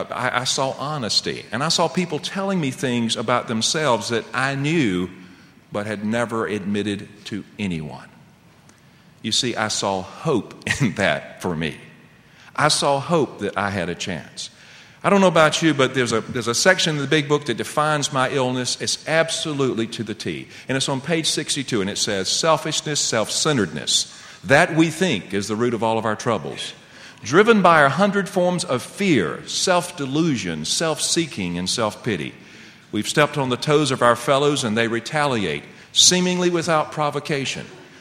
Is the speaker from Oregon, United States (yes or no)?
no; North Carolina, United States; I know we're both from North Carolina.